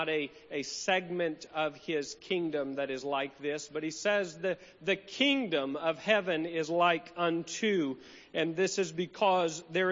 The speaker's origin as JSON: {"language": "English", "region": "Mississippi", "country": "United States", "said": "We're from Mississippi, and it ain't cold like this there. And we use ain't down there."}